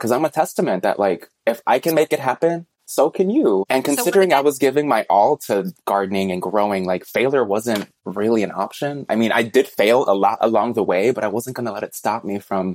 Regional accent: Chicago, Illinois, United States; Really for my own sanity and to like rest my spirit after I grew up in Chicago as well. So after like my entire life in a big city, I was just like ready for a shift.

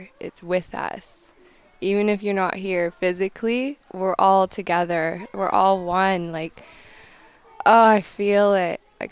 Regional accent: Vancouver, British Columbia, Canada; I'm from Vancouver, Canada.

